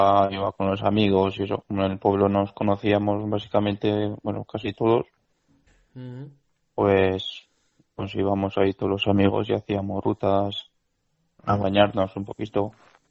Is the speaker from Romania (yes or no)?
yes; Timiș County, Romania; now in Spain; Yo al lado de Timișoara.